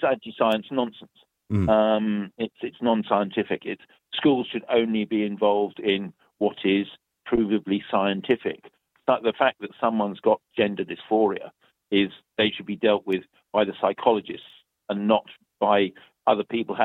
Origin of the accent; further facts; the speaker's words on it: Brighton, South East England, United Kingdom; I was born and brought up in Brighton in the 70s. Well, I was a teenager in the 70s.